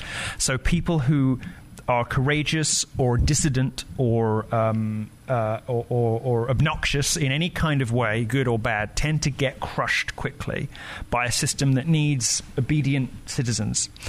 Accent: United Kingdom; I know, but I'm so British. I hate self-promotion.

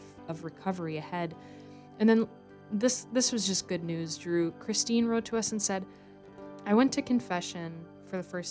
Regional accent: Fond du Lac, Wisconsin, United States; Fond du Lac.

